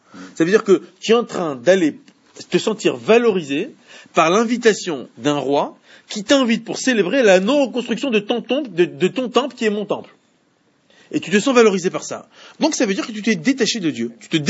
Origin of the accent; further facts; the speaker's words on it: France; On est des Français juifs. Français juifs, tu vois. Je suis Français et je suis aussi juif. Je suis citoyen.